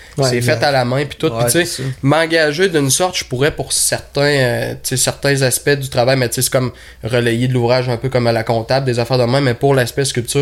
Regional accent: Charlesbourg, Quebec, Canada; now in Saint-Paul-de-Montmagny, Canada; Moi, je viens de Charlebourg, à Québec. Maintenant, j'habite à Saint-Paul-le-Montmini.

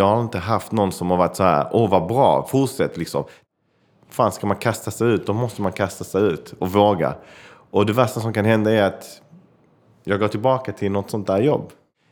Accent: Malmö, Skåne, Sweden; jag är en kille född och uppvuxen i Malmö. Mina föräldrar är från Chile, så jag pratar både spanska och engelska och svenska.

